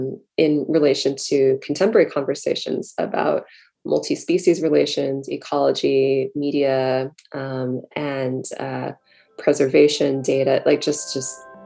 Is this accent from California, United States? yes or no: yes; San Diego, California, United States; My encounters with seaweed started a very long time ago, just as a child growing up in San Diego.